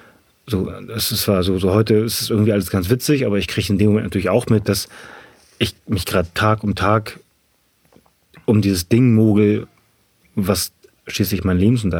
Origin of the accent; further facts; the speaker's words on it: Ahrensburg, Schleswig-Holstein, Germany; ich komme aus Ahrensburg